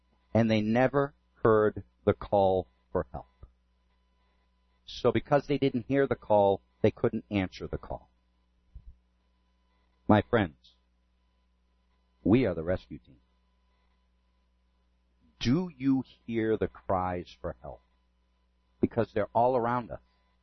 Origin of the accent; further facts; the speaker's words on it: New England, United States; I said, "Patriot shirt? I'm from New England."